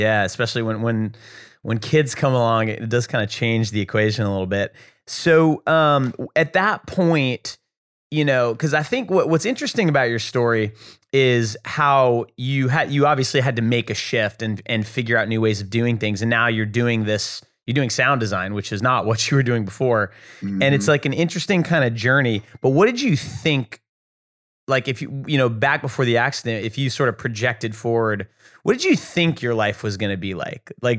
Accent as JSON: {"language": "English", "region": "Texas", "country": "United States", "also_born_or_lived": "New England", "said": "I lived in New England for a long time. I'm from Texas originally, but I lived in New England and it's very similar."}